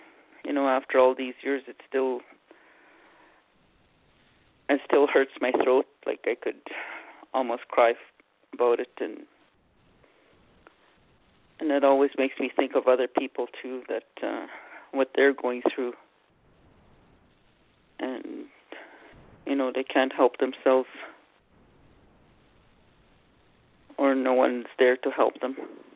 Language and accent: English; Canada; I'm Anishinaabe from Canada, and I follow my cultural way